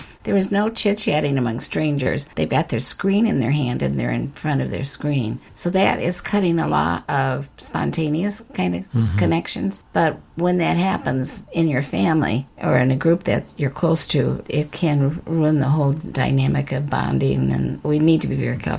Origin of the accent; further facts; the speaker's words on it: Wheaton, Illinois, United States; I was raised in Wheaton. It's a wonderful community, but it's very white.